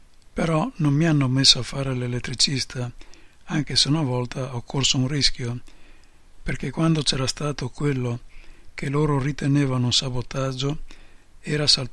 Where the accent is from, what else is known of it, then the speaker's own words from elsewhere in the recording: Lombardy, Italy; Io vengo dall'Oltrepò Pavese, dove c'è ancora un po' di legame con l'Emilia. No, e quando io ero bambino